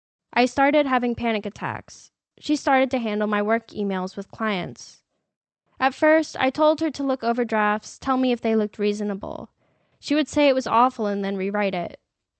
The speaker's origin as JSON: {"language": "English", "region": "New York", "country": "United States", "tie": "born or raised there", "lives_now": "San Francisco, United States", "said": "Growing up in New York, I was used to marking time with the seasons."}